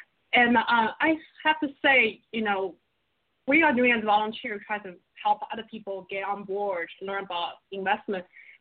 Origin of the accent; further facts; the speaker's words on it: China; So actually, I grew up in China